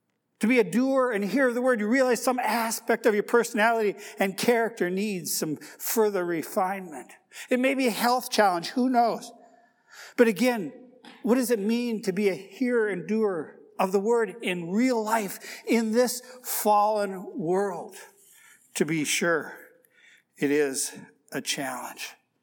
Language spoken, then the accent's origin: English; Minnesota, United States; My mother, my father, growing up in Minnesota in the 60s and the 70s, it really was idyllic in a sense.